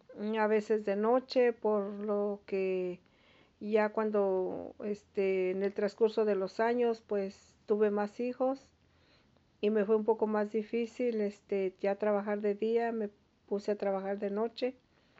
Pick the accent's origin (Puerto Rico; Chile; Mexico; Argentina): Mexico; moved away as an adult; cuando yo salí de México, yo no sabía qué tan difícil sería llegar aquí con un embarazo ya tan avanzado